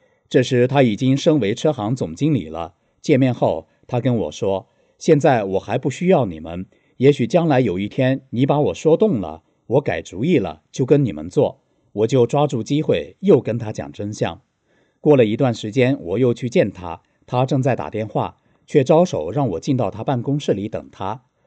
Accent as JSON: {"language": "Chinese", "country": "China", "lives_now": "United States", "said": "是到美国来以后才慢慢地学到了这些真正的中国的文化和传统。你看，我们作为中国人要到美国来学习真正的中国文化，这不是很搞笑吗？"}